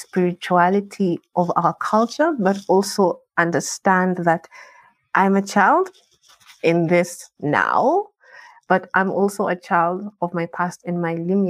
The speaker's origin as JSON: {"language": "English", "region": "Nairobi", "country": "Kenya", "tie": "born or raised there", "said": "because I have been born and raised in Nairobi. And my dad comes from Western Kenya. My mother also comes from Western Kenya. My dad comes from Kakamega. My mom comes from Kitale."}